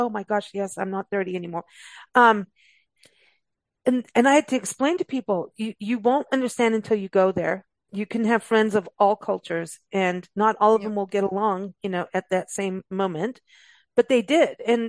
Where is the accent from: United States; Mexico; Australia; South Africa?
South Africa; when I was growing up in South Africa, it was a village that raised you